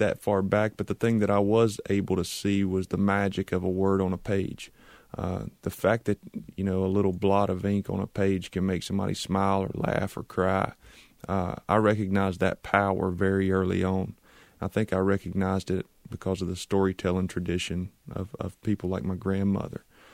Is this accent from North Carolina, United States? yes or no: yes; Charlotte, North Carolina, United States; Oh, I grew up in Charlotte, but I moved to the mountains as soon as I could.